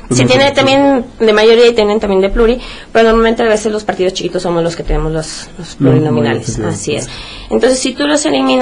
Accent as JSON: {"language": "Spanish", "town": "Guadalajara", "region": "Jalisco", "country": "Mexico", "tie": "born or raised there", "also_born_or_lived": "Nayarit", "said": "mi papá era nacido de Nayarit y mi mamá de aquí de Guadalajara. Nací aquí en Guadalajara y todo eso, pero ya mis estudios tanto de secundaria y preparatoria y universidad los hice en Nayarit."}